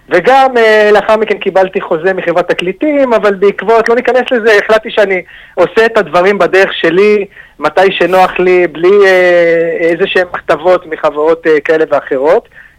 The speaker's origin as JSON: {"language": "Hebrew", "town": "Tel Aviv", "region": "Tel Aviv District", "country": "Israel", "tie": "born or raised there", "said": "הגרתי בתל אביב בילדותי"}